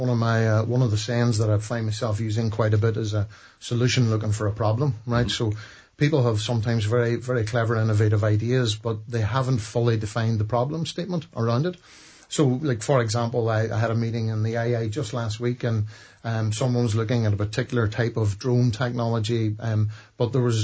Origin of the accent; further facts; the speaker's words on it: Buncrana, County Donegal, Ireland; moved away; Bonkrana is my hometown. I've lived abroad for quite some time. I love Bonkrana. I love Inishowen. Love Donegal. I'm a proud Irishman.